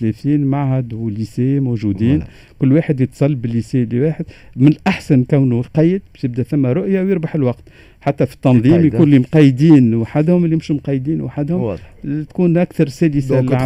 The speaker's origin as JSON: {"language": "Arabic", "country": "Tunisia", "said": "عندنا في تونس"}